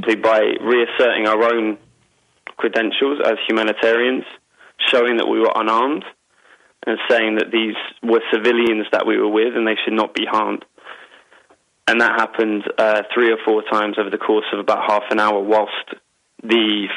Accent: United Kingdom; both Andreas and myself are white European looking. I'm from the United Kingdom

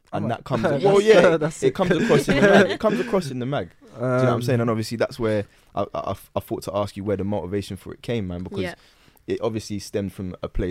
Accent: London, United Kingdom; I grew up in North London, Wood Green, Tottenham, that sort of area.

